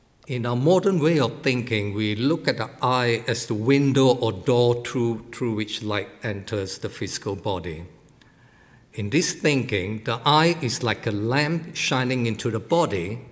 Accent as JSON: {"language": "English", "country": "Malaysia", "tie": "born or raised there", "said": "when I was growing up in Malaysia"}